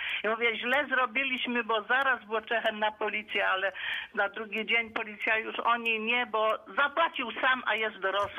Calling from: Wolsztyn, Greater Poland Voivodeship, Poland; Z Wolsztyna.

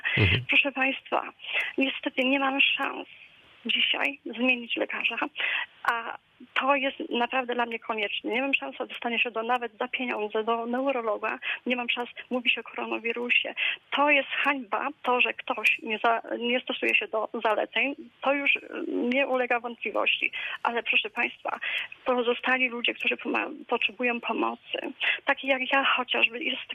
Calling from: Otyń, Lubusz Voivodeship, Poland; Ja jestem właśnie słuchaczką z Otynia

